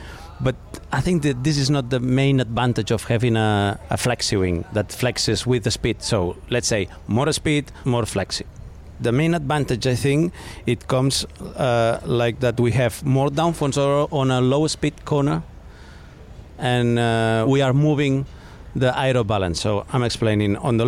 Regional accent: Catalonia, Spain; Welcome to Catalonia. Welcome to my hometown that is not far from here. It's a lot. It's 80 k's from here.

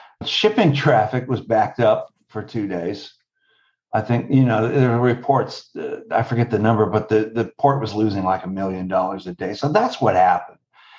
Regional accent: St. Petersburg, Florida, United States; I grew up in St. Petersburg. I was born here.

